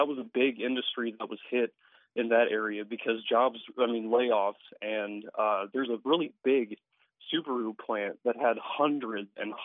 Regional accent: Indiana, United States; moved away; actually moved here from Northwest Indiana to be able to find work because sequestration has affected my home state.

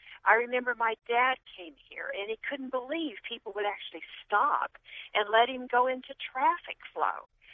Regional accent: California, United States; now in Ohio, United States; I mean, I came from California, and I moved to Ohio probably in 82, and I can tell you this is a fantastic state.

